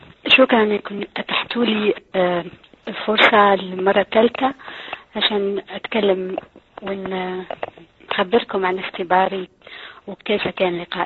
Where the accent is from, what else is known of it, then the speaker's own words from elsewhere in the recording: South Algeria, Algeria; أنا يا أصلي من الجزائر من جنوب الجزائر لست من جبال القبائل ولكن من جنوب الجزائر